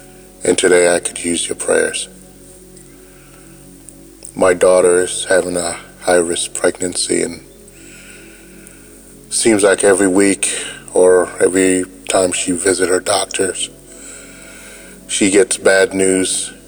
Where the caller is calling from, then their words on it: South Carolina, United States; Good morning, DAB. … from South Carolina.